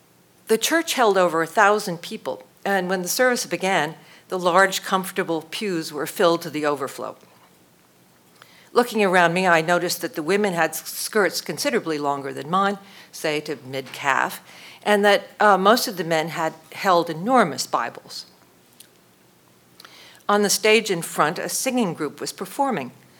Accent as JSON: {"language": "English", "region": "New York", "country": "United States", "said": "that I, as a New Yorker, had to go and see it."}